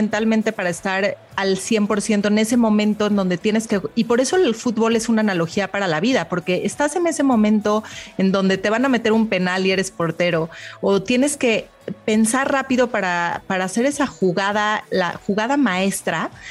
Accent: Mexico; pero yo como mexicana

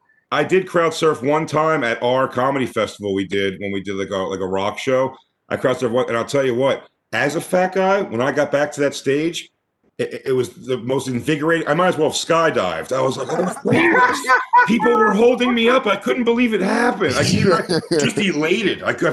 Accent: Philadelphia, Pennsylvania, United States; I'm from Philly.

